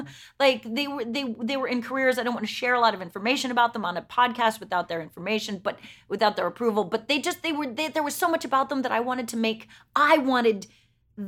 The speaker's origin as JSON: {"language": "English", "region": "Oregon", "country": "United States", "tie": "born or raised there", "said": "I grew up in Oregon."}